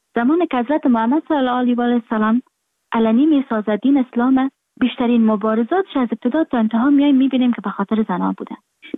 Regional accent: Afghanistan; moved away; من در خارج هستم، خارج از افغانستان هستم

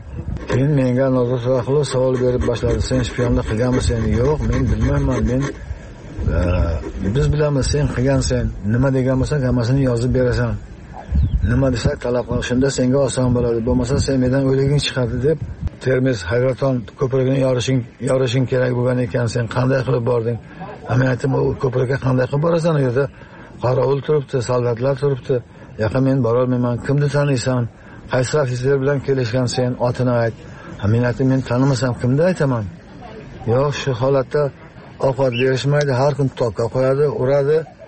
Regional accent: Khatlon, Tajikistan; now in Uzbekistan; 1997-yil oilaviy biz Xatlon viloyatidan Surxondaryo viloyatining Jaqqo'rg'on tumaniga ko'chib keldik.

